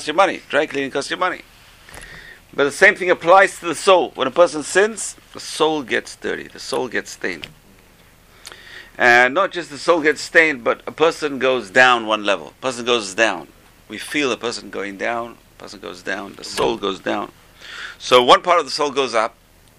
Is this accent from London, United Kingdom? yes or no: yes; London, United Kingdom; I used to be a kid in London, growing up in London.